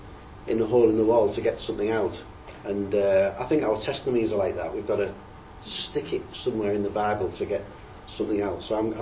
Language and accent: English; Middlesbrough, North East England, United Kingdom; So we're from Middlesbrough, which is a little town just near Norway, a few hundred miles north of me.